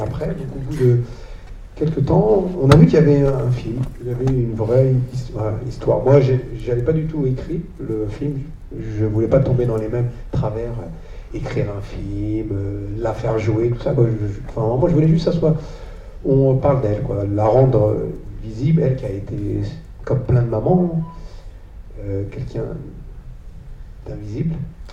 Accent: L'Estaque, Provence-Alpes-Côte d'Azur, France; je suis natif de l'Estac. Mon père est venu dans les années, fin d'année 40, et je suis natif de l'Estac.

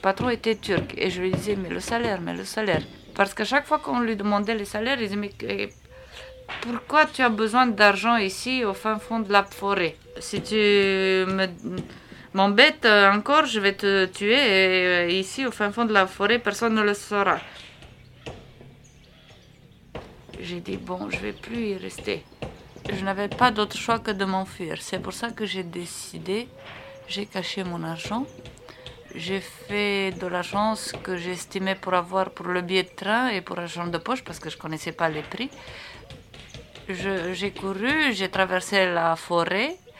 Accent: Arad, Arad County, Romania; French is a second language; J'ai dit, d'Arad.

